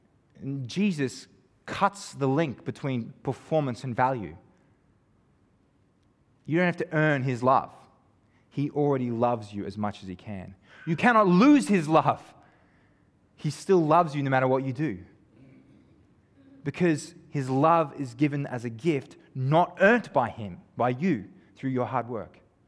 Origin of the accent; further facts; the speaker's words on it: Gympie, Queensland, Australia; I grew up in Gympie, and it's a lot of fruit picking there.